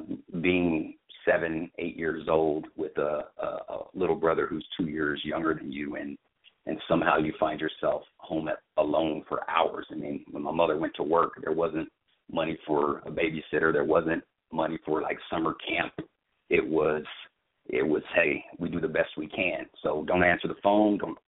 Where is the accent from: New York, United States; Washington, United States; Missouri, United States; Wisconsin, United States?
Missouri, United States; Kansas City; also born or lived in Des Moines, Iowa; I was born in Des Moines, Iowa, but raised in Kansas City, Missouri.